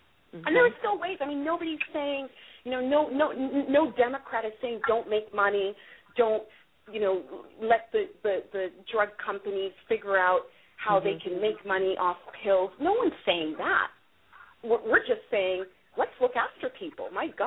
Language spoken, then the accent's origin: English; Canada; now in United States; as someone who's born and raised in Canada, what appalled me in coming to the United States was that people were literally left to die on the street